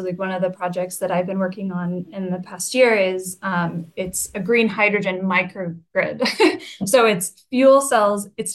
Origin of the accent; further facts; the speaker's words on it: Pacific Northwest, United States; also born or lived in California; I grew up in the Pacific Northwest and lived in California